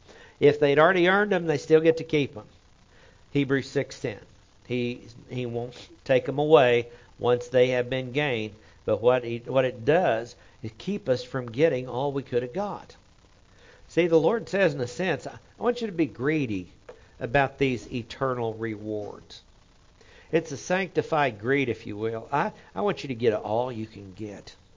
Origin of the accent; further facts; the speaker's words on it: Oklahoma, United States; accent: Oklahoma; I'm from Oklahoma. Wallowing. Kind of like Washington instead of Washington. I mean, that just kind of goes with the Oklahoma accent.